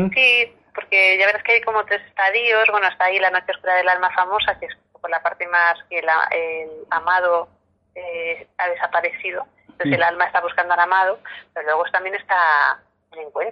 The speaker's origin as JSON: {"language": "Spanish", "town": "Almodóvar del Campo", "region": "Castilla-La Mancha", "country": "Spain", "tie": "born or raised there", "said": "que allí anduvieron por mi pueblo, pisaron Almodóvar también del campo"}